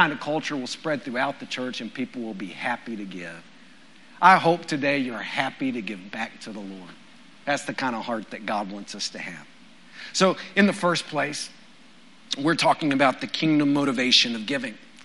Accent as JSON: {"language": "English", "region": "Texas", "country": "United States", "tie": "born or raised there", "said": "When I was growing up in West Texas, cowboys used to always wear a chain on their belt loop to their wallet."}